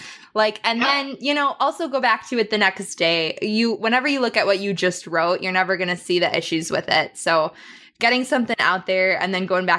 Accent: Wisconsin, United States; And I'm from Wisconsin.

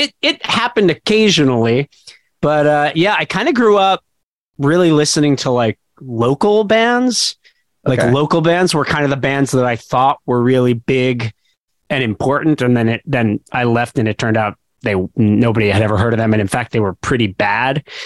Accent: Miami, Florida, United States; So I grew up in Miami.

